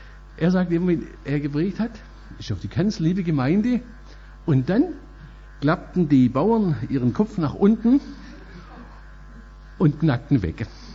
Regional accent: Oberndorf, Germany; Am 20. April 1945 ist meine Heimatstadt Oberndorf von Franzosen eingenommen worden.

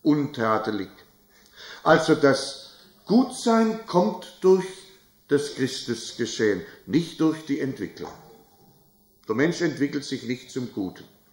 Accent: Germany; So wie wir eben, wir sind Deutsche.

